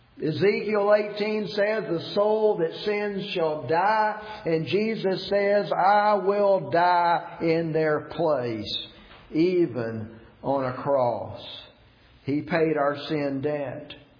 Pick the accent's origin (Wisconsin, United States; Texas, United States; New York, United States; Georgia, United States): Georgia, United States; You know, I'm from Georgia, and I could get on a plane and get there a lot quicker, right?